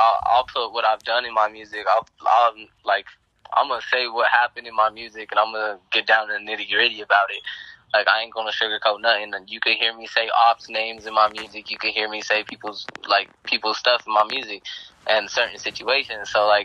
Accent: Colorado, United States; The only really kind of music I can't really mess with is country, and I'm from Colorado

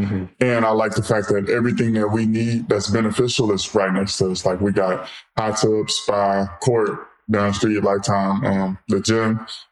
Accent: Dallas, Texas, United States; now in Las Vegas, United States; I'm loving it out here. It's a little hot out here, but I'm from Dallas, so you know what I'm saying?

